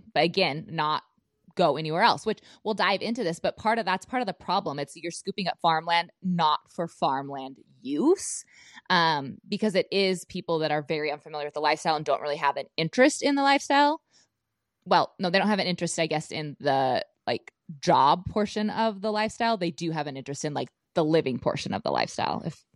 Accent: Bozeman, Montana, United States; so I grew up in Montana, Bozeman area, and Bozeman is starting to be a, you know, one of the larger cities in Montana

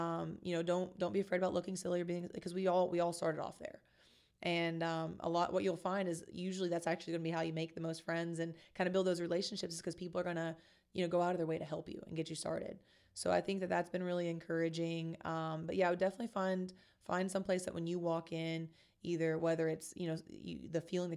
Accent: Kentucky, United States; heart will forever be, you know, that small town girl from Kentucky. So always going to have love for my hometown.

